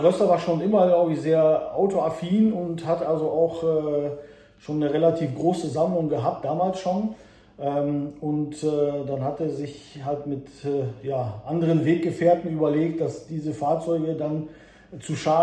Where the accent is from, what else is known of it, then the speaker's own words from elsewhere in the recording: Poland; Ich komme ursprünglich aus Polen und ich glaube, da hat man das mit den Autos irgendwie so ein bisschen im Blut